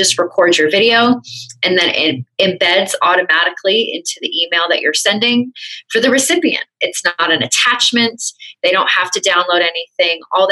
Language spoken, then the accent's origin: English; Canada; So I'm originally from Canada.